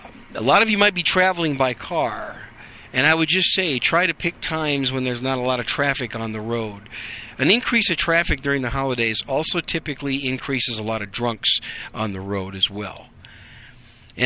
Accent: Wisconsin, United States; now in Dallas-Fort Worth, United States; And the fact that I grew up in Wisconsin, I can remember a lot of times being stranded during the wintertime in blizzards up there, unprepared.

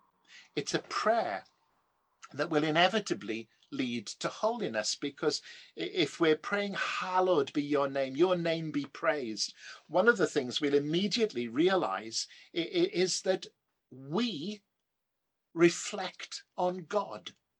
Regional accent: Wales, United Kingdom; When I was growing up in South Wales, and other people from the valleys would probably identify with this, we had two rooms downstairs. We lived in a three-bed terraced house

